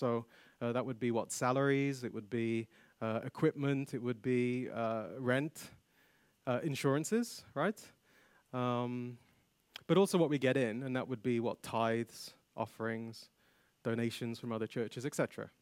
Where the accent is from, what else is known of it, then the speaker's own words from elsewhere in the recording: London, United Kingdom; now in Stockholm, Sweden; I'm a Londoner by birth, but then, I say prior to that, not really, but my family, they hail from Trinidad, which is in the Caribbean. So I have roots and I have connections to the Caribbean and to the UK, and now to Sweden.